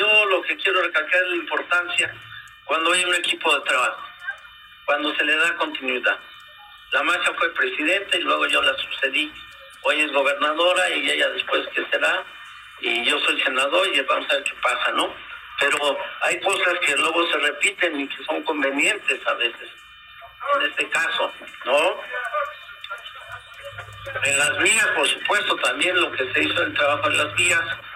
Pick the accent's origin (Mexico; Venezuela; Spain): Mexico; Texcoco, State of Mexico; Yo he dicho, el orgullo de ser texcocano. Yo no nací en Nativitas. Yo nací en la cabecera, pero esto es parte de mi municipio.